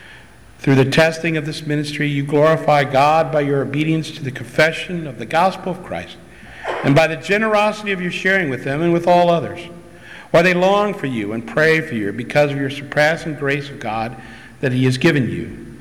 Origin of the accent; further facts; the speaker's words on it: Akron, Ohio, United States; But I grew up here in Akron.